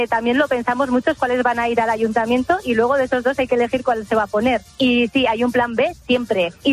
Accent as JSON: {"language": "Spanish", "town": "Pamplona", "region": "Navarre", "country": "Spain", "said": "Y bueno, yo soy de Pamplona, mis hijas son de Pamplona, todos somos de Pamplona."}